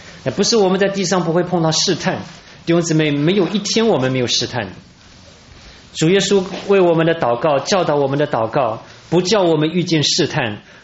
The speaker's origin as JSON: {"language": "Chinese", "country": "China", "said": "我想我们中国人很讨厌说死啊"}